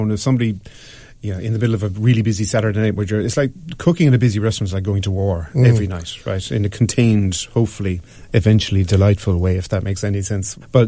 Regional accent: Waterford, Munster, Ireland; just because I'm from Waterford, I swear to God.

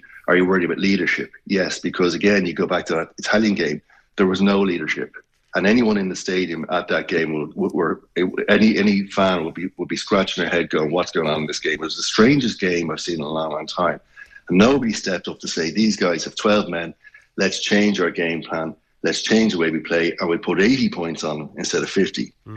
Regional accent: Ireland; now in London, United Kingdom; The game is almost like an incidental if you're living in London as an Irish person.

